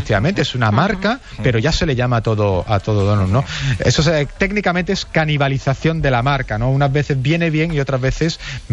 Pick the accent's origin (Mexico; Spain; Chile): Spain; Málaga, Andalusia; Yo que vengo de Málaga, cuando las madres nos mandaban a hacer los mandados